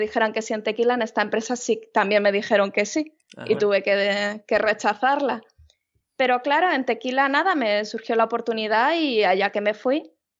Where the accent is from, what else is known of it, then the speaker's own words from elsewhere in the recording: Madrid, Community of Madrid, Spain; Voy a probar, yo soy de Madrid